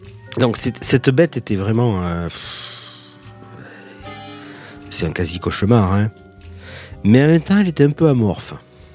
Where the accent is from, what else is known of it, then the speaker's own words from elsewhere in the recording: Lourdes, Occitanie, France; On vient de Lourdes, qui est à côté de Tarbes